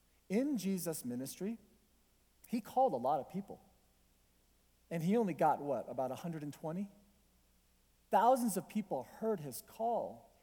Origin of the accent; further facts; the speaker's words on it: Colorado, United States; I grew up here in Colorado. I have one older brother.